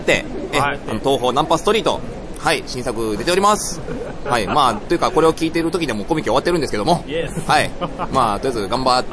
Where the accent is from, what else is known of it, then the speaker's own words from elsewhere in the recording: Osaka, Japan; now in Tokyo, Japan; まあ、ちょっと自分は大阪なんで、ちょっとなかなか東京まで、大阪なんですよ。